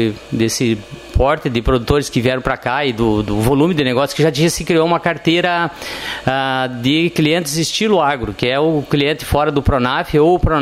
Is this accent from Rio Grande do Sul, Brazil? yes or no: yes; Nova Palma, Rio Grande do Sul, Brazil; eu adoro Nova Palma, é o lugar que eu nasci, é a minha terra.